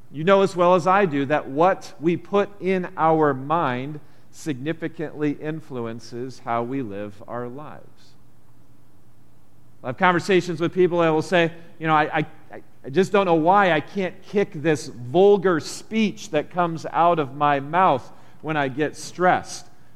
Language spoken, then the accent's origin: English; Iowa, United States; I grew up in Iowa.